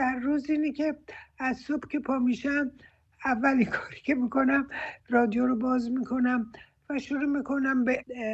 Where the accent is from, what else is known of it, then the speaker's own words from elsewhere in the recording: Iran; moved away; همون موقعی که از ایران آمدیم بیرون